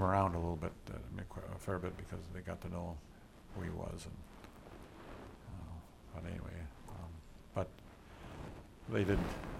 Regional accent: Wisconsin, United States; I was familiar with the eastern Wisconsin agriculture where I grew up

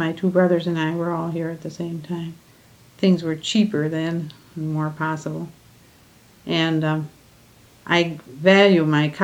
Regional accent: Wisconsin, United States; Okay, I grew up in Wisconsin. My ancestors all on all sides came from Germany and Ireland in the early 1840s and settled in Milwaukee and in the southeastern part of the state.

